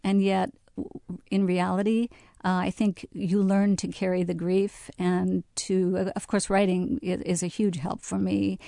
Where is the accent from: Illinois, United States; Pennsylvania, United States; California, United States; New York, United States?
California, United States; Fresno; I grew up in Little Armenia in southeast Fresno, and I think that's that sense of rootedness and that sense of family.